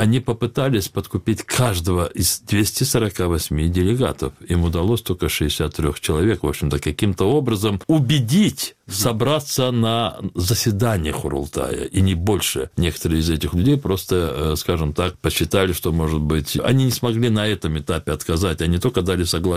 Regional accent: Crimea, Ukraine; Как и многие народы Объединенной Европы, да, мы, крымские татары, в одной из таких сфер оказались беспечными.

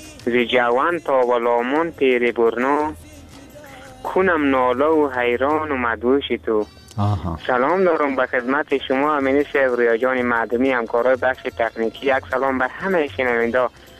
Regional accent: Badghis, Afghanistan; یکی از زادگاه ما همی بادغیس هست دیگه، زیاد دیگه. البته همه ما افغانستان بادم که دوست داریم، ما هم افغانیم. بازم دیگه ای سرزمین زادگاه ما است که میگه تولد شدیم، میگه سلام شدیم، بزرگ شدیم دیگه.

